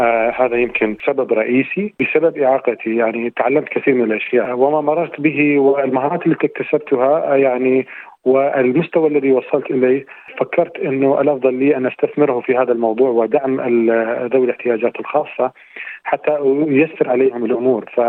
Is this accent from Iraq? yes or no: yes; Baghdad, Baghdad Governorate, Iraq; أنا من بغداد، حاصل على بكالوريوس علوم زراعية من جامعة بغداد أصلا.